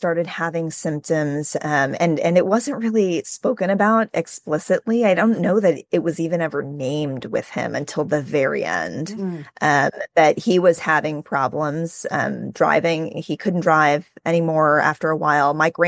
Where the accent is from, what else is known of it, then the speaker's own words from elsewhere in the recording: Houston, Texas, United States; close with our extended family, including our grandparents, aunts and uncles, and all of our cousins growing up in Houston, Texas.